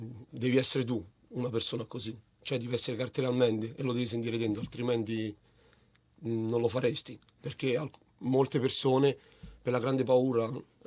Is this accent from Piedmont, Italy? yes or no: no; Raiano, Abruzzo, Italy; In Abruzzo, in provincia dell'Aquila, al centro del mondo.